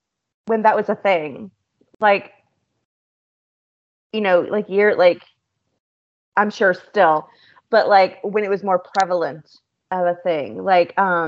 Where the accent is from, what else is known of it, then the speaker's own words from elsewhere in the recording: the South, United States; because I am from the South and I've always been more into folk stuff